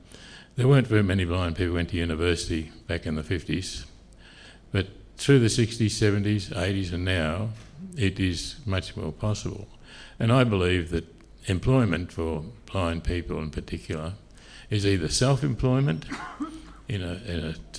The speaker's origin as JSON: {"language": "English", "region": "Queensland", "country": "Australia", "tie": "born there", "said": "But I did get a job there because I was born in Queensland, so we got round that one."}